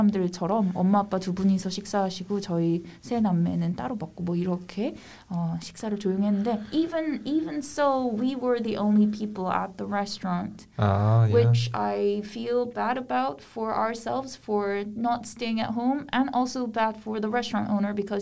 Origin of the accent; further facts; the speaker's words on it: Gwangju, South Korea; English is a second language; I took precautions and went down home to my hometown, which is not in Seoul. I traveled down to Gwangju and our family went to have a meal.